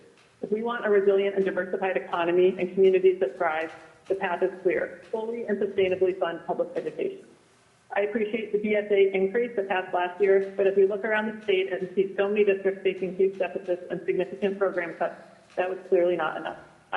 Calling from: Anchorage, Alaska, United States; I'm calling from Anchorage.

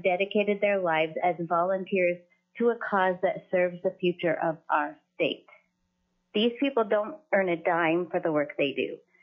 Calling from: Wasilla, Alaska, United States; I am calling from Wasilla.

